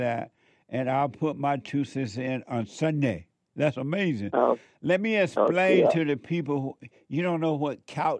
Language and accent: English; Alabama, United States; I'm from Barber County, Alabama.